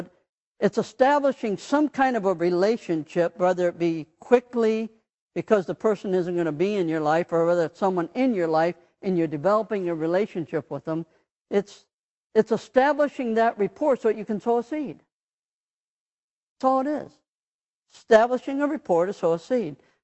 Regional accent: Ohio, United States; now in California, United States; I'm from Ohio. I'm a transplant. And all of a sudden, I end up in California, and I'm in the minority.

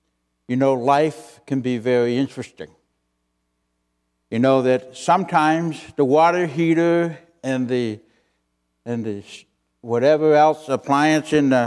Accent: Canada; And but we had every intention of going back to Canada.

